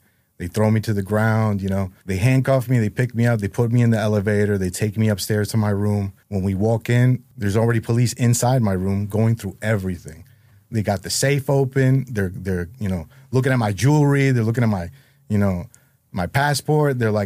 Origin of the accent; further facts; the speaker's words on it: New Jersey, United States; So basically, grew up small town in Jersey.